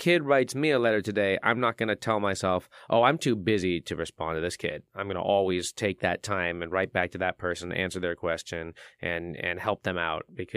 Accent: San Francisco, California, United States; now in Louisville, United States; this is my adopted city. I came from San Francisco. That's my hometown.

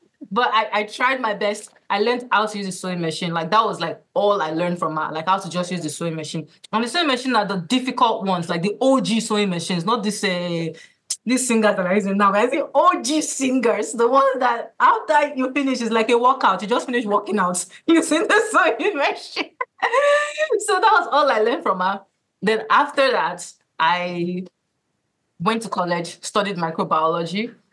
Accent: Nigeria; now in Baltimore, United States; I am a Nigerian fashion designer based in Baltimore.

